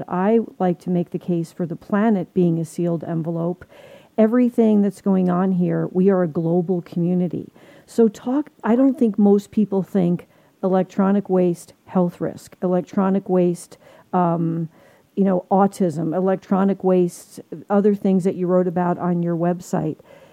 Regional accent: New Jersey, United States; I mean, I'm from Jersey, and the Hudson River was like a toxic

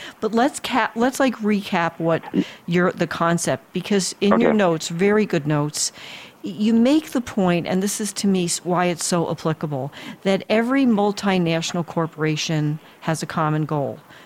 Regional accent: New Jersey, United States; as a kid, I'm from New Jersey, and we used to collect them and do all.

